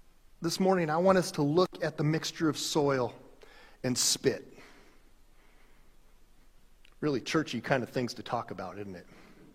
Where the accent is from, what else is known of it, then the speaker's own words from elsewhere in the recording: United States; I'm probably mispronouncing it because I'm American that way.